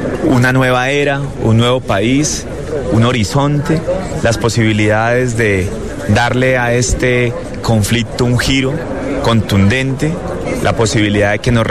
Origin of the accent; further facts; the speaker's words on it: Colombia; Somos muchos los colombianos que hemos vivido y padecido la guerra